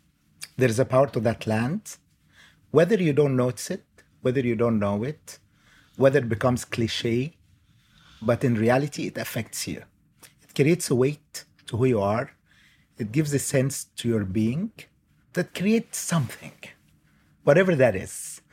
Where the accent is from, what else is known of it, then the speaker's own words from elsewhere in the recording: Egypt; English is a second language; moved away; also born or lived in London, United Kingdom / United States; I always share with my friends, Egypt gave me a heart. And the UK gave me my creativity.